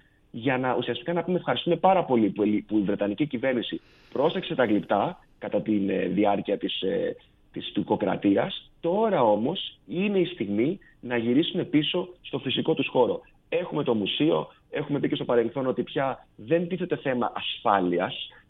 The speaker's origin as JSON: {"language": "Greek", "country": "Greece", "said": "επειδή εγώ είμαι Έλληνας."}